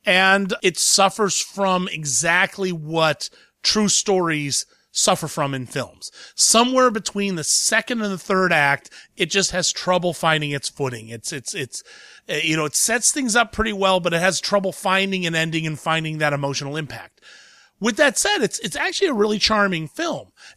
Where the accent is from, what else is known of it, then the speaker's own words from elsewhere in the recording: Columbus, Ohio, United States; But I'm from Columbus. Screen it in my own town, you stupid idiots.